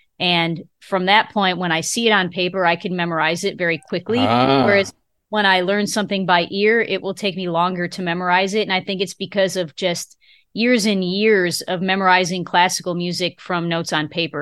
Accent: Lewiston, New York, United States; I grew up in Western New York, about 30 minutes north of Buffalo in a town called Lewiston, New York. It's right on the Niagara River, where the Niagara River meets Lake Ontario.

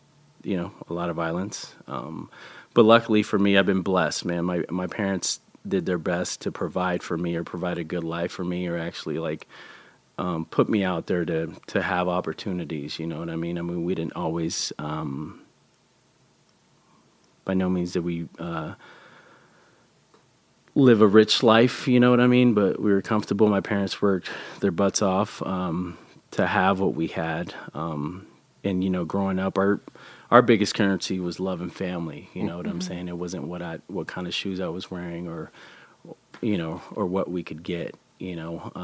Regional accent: Bell, California, United States; Yeah, so growing up in Catholic school, so we moved to a suburb, it's Bell, California, in LA County.

